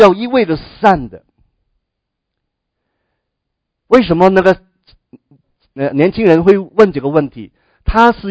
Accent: China; 特别我们中国人都在这方面是非常非常有这个的观念的哈

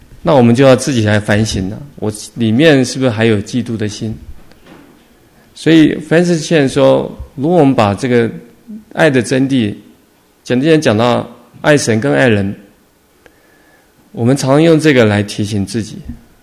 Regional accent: China; 你不是我们中国人讲说得理不饶人，理直就气壮

